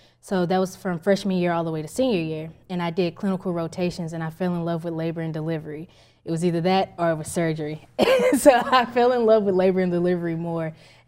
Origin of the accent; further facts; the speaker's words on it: Beaumont, Texas, United States; I'm from Beaumont, Texas.